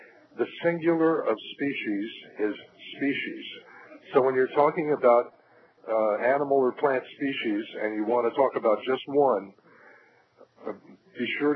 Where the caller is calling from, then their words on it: Pacifica, California, United States; I'm calling from Pacifica, California.